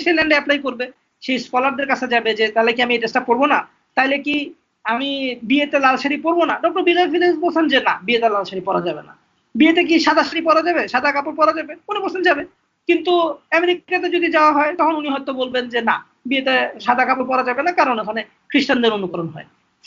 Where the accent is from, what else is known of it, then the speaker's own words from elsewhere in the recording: Mohammadpur, Dhaka Division, Bangladesh; আমার বাসা মোহাম্মদপুরে ছিল, টাউন হল বাজারের, ছোটবেলা আমি ওখান থেকে বড় হয়েছি